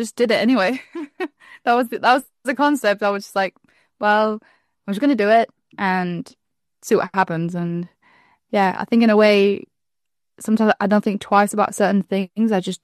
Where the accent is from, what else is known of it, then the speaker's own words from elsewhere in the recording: Spain; near my hometown in Spain.